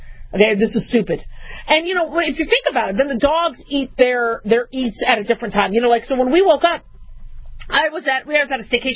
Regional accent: Arizona, United States; I grew up in Arizona. So we kind of didn't have to change our clocks all the time.

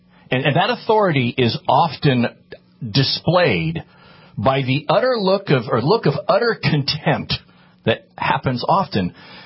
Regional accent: California, United States; also born or lived in Utah / Tennessee; I was born and raised in California, went to college in Utah, went to law school in Southern California. So I've been pretty much a West Coast person.

